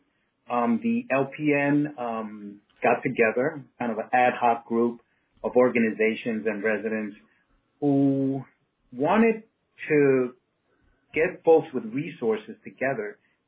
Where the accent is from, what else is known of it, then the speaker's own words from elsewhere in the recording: New York City, New York, United States; now in Baltimore, United States; So, Bill, I was born in New York City. My dad is from the Dominican Republic, and my mom's from Peru. I came up in the New York City school system, met my wife in Baltimore.